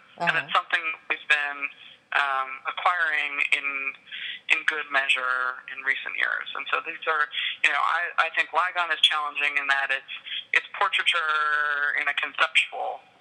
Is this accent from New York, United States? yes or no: yes; New York, United States; and I am originally from New York.